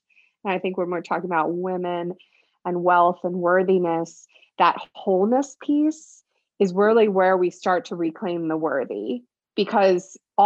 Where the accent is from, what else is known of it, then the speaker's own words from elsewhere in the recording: United States; I'm not on video, so I'm a white woman. So, you know, even so where I am American white